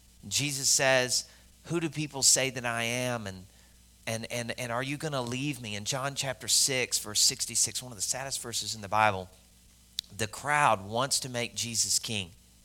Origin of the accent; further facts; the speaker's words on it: Arkansas, United States; Like where I grew up there in Arkansas